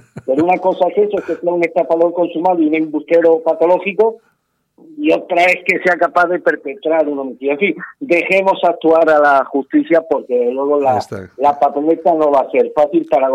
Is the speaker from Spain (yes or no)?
yes; Spain; como españoles nos tenemos que congratular